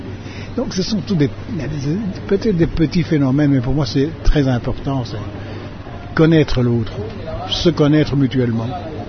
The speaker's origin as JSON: {"language": "French", "country": "DR Congo", "tie": "born or raised there", "said": "Moi, je sais que j'ai vécu, depuis que je suis né au Congo, en symbiose avec le Congolais."}